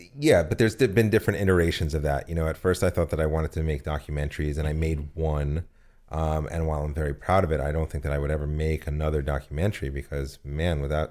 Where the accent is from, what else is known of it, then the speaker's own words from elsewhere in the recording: New York, United States; also born or lived in New Jersey; No, I'm from New York and New Jersey. I did undergrad theater at Rutgers.